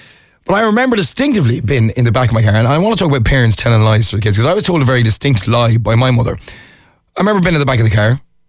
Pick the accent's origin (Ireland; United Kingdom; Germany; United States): Ireland; Banlaslow; we would come back into my hometown of Banlaslow, the home of Supermax.